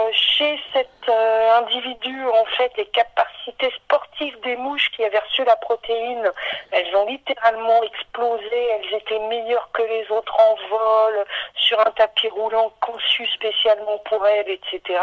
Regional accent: Brittany, France; comme je suis bretonne, je salue

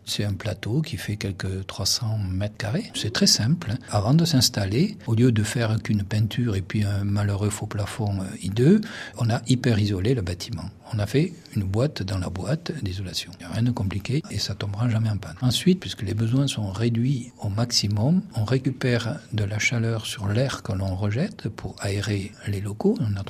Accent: South-West France, France; À mon accent, peut-être, je ne sais pas si ça se reconnaît, je suis originaire du sud-ouest. Et à mon enfance, j'avais ça dans ma famille, un poulailler.

